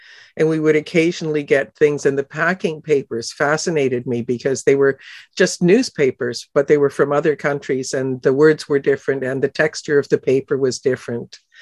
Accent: Canada; I moved a lot. I grew up pretty much all across Canada.

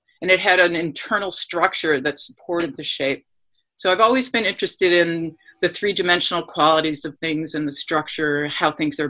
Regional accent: Syracuse, New York, United States; I grew up in Syracuse, New York, and I went to Nottingham High School.

